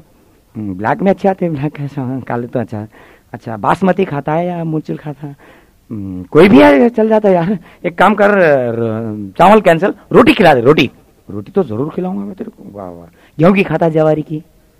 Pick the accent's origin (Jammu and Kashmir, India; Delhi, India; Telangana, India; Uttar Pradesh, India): Telangana, India; Hyderabad; आज से 30-40 साल पहले हमारे शहर हैदराबाद में नवाब लोग रहा करते थे